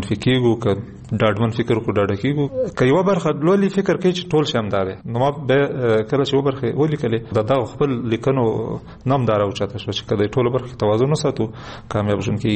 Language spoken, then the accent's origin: Pashto; Kunar, Afghanistan; زه د کونړ یم خو د کونړ اصطلاحات نه یي